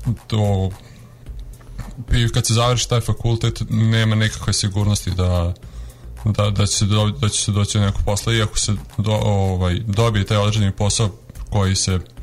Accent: Novi Sad, Vojvodina, Serbia; ja sam rođen u Novom Sadu i želeo bih prvenstveno da ostanem ovde u svom gradu gde imam i rodbine i roditelji i prijatelji koje volim

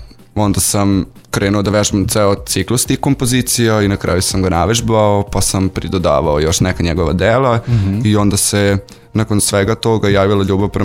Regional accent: Zrenjanin, Vojvodina, Serbia; dolazim iz Renjanina

